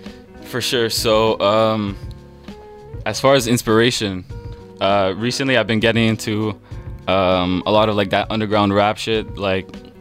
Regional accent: Montreal, Quebec, Canada; I'm Italian, Polish background. I grew up here in Montreal.

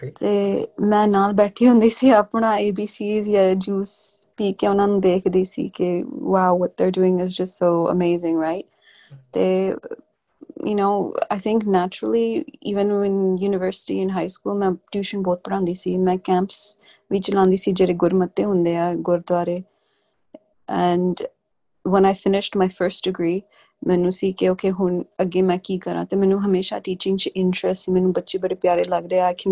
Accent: Quebec, Canada; growing up in Quebec, and I was the only brown girl in my school

